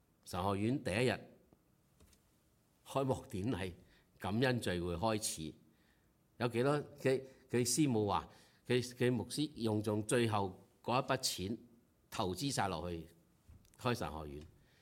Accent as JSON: {"language": "Cantonese", "country": "China", "said": "明日，我中國人有句話：明日復明日，明日何其多。"}